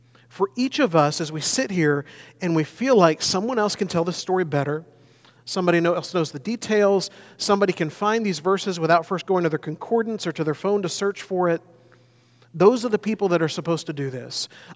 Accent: United States; one of the things I've learned very quickly is I'm an American.

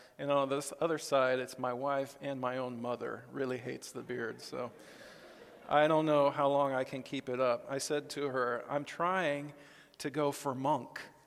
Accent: Olympia, Washington, United States; also born or lived in Boise, Idaho / Austin, Texas; I am from the Pacific Northwest, I guess, originally, Olympia, Washington, and Boise, Idaho is where I graduated from high school and started college there at Boise State University.

